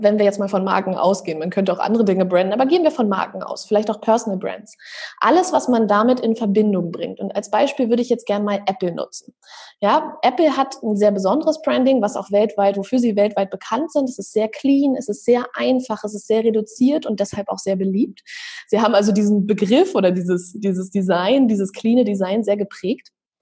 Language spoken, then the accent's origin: German; Berlin, Germany; ich bin aus Berlin.